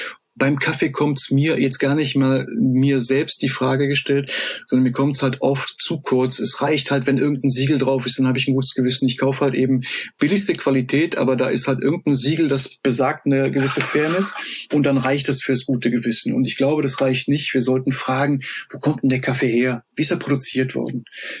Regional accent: Bonn, North Rhine-Westphalia, Germany; ich bin aus Bonn, ich stehe in Bonn am Bahnhof

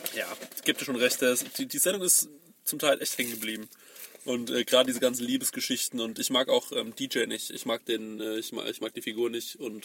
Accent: Goldbach, Bavaria, Germany; in Goldbach, da wo ich herkomme, neben Aschaffenburg

